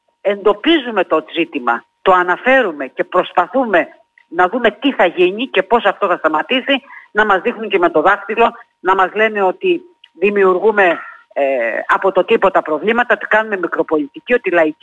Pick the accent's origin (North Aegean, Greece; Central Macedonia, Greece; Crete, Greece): Crete, Greece; Heraklion; είμαστε κάτοικοι αυτής της πόλης, είμαστε πολίτες αυτής της πόλης, είμαστε Ηρακλειώτες